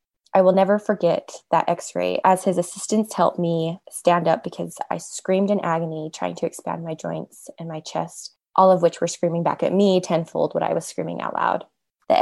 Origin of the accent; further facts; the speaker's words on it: Utah, United States; I'm from Utah.